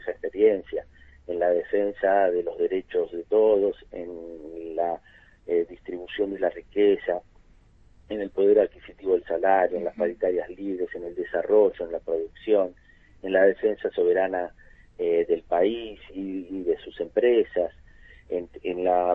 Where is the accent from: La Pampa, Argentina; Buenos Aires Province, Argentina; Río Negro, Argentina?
Río Negro, Argentina; Cipolletti; Sabes que soy de Chipoleti